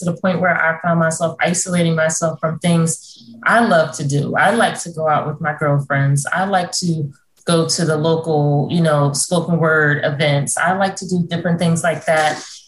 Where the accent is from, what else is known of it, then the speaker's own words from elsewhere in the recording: New Jersey, United States; So, you know, I'm from New Jersey, and I'm myself a very independent woman.